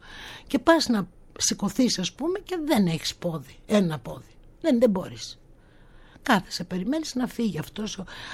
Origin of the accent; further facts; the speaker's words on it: Thessaloniki, Central Macedonia, Greece; also born or lived in Paris; Εγώ τώρα είμαι βλαχάκι από τη Θεσσαλονίκη. Στο 80 έφυγα, πήγα στο Παρίσι, έμεινα και εκεί 4 χρόνια. Το 84 γύρισα.